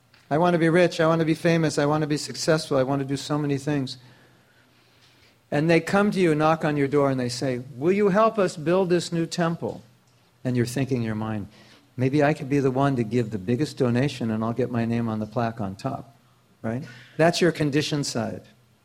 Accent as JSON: {"language": "English", "country": "United States", "tie": "born or raised there", "said": "So Shastibar and I were 19 and 17. We grew up in America. You know what America's like. We grew up in the 60s."}